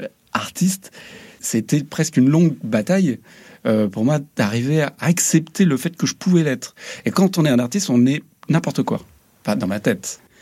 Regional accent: Tours, Centre-Val de Loire, France; moi je viens de Tours, qui est dans la Touraine, qui est une ville un peu bourgeoise, qui est un peu, où c'est pas facile d'être en marge.

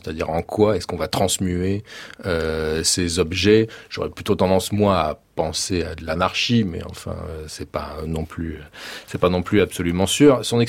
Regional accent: Istres, Provence-Alpes-Côte d'Azur, France; born there; je suis né à Istres, donc l'étang de Berre, je connais bien

